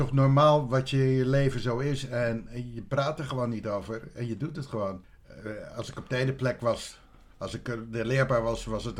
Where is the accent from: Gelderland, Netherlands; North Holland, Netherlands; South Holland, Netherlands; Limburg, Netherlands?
South Holland, Netherlands; Vlaardingen; born there; Ik ben in Vlaardingen geboren. Uit een gezin met vader, moeder en 3 zoons en 1 dochter. Ja, het was een Nederlands hervormd gezin.